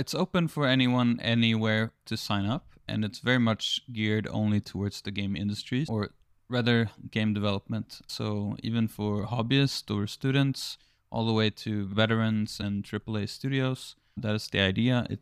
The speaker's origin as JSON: {"language": "English", "town": "Gothenburg", "region": "Västra Götaland", "country": "Sweden", "tie": "born or raised there", "also_born_or_lived": "San Francisco", "moved": "as an adult", "said": "I grew up in Gothenburg, and when I was 22, I moved to San Francisco to study advertising."}